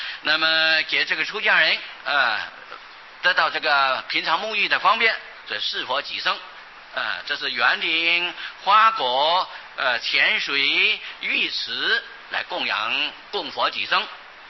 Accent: China; 他们不像我们中国人呢、因为都是很冷，冬天冷呢

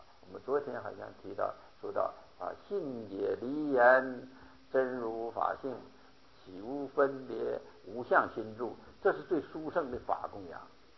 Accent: China; 但是是巴利文，我们中国人呢现在还没有办法能读

